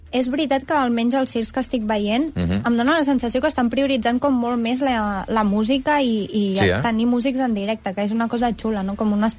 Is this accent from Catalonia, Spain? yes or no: yes; Sabadell, Catalonia, Spain; A mi m'encantava. Jo sóc de Sabadell